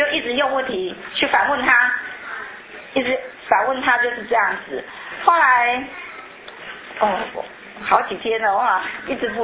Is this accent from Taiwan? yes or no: yes; Taiwan